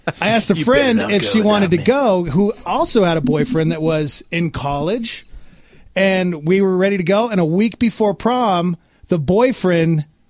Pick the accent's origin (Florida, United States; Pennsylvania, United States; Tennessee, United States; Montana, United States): Montana, United States; I went to prom, back where I grew up in Montana, we had prom all 4 years.